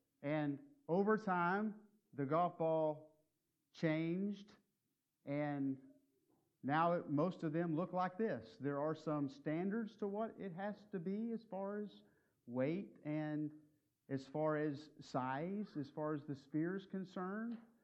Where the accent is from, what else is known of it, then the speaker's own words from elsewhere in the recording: Texas, United States; And I grew up in West Texas, so I knew a little bit about strong winds blowing.